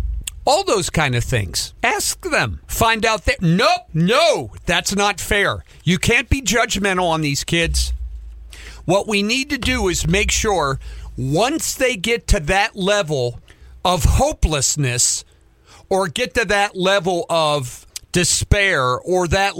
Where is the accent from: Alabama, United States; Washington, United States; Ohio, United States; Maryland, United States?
Ohio, United States; Cincinnati; moved away as an adult; I came from Cincinnati. I came out here in 1978.